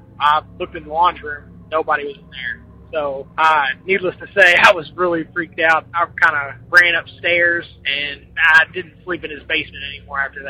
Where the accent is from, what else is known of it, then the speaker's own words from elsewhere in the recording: Louisville, Kentucky, United States; I'm from Louisville, Kentucky, and I had an experience when I was in high school.